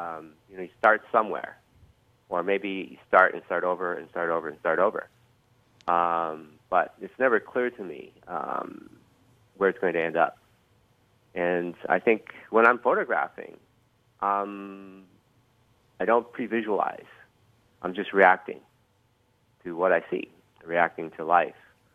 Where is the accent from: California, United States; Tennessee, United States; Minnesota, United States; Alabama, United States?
Minnesota, United States; Duluth; Because when I was growing up in Duluth, my fellow Duluthians would ask me, "Where are you from?" And I would go, "I'm from Duluth."